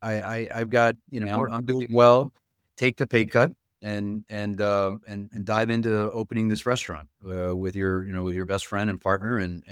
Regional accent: Miami, Florida, United States; again, we come from the same place. We come from Miami. We knew his family. He knew our family.

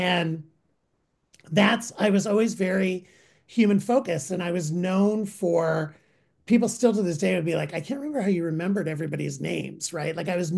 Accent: Midwest, United States; born there; I was born in the Midwest and worked for a fireman and policeman.

